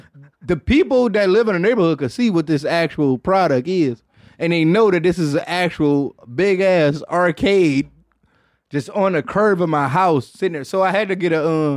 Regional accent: Detroit, Michigan, United States; I'm from Detroit, so I'm always going to have a pair of Cartiers.

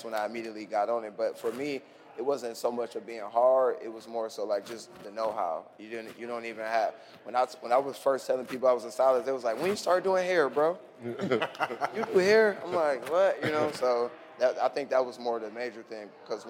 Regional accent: Ohio, United States; I'm like, no, okay, I'm from Ohio.

